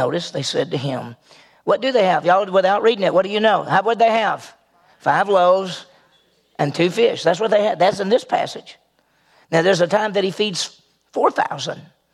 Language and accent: English; Vicksburg, Mississippi, United States; I grew up in Vicksburg. There's the Mississippi River right there in Vicksburg.